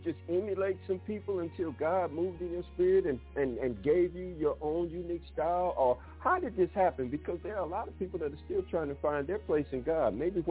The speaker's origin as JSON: {"language": "English", "town": "Detroit", "region": "Michigan", "country": "United States", "tie": "born or raised there", "said": "I grew up in Detroit, so, you know, I know about Commission. You know, I know about … You know, I know about … You know about"}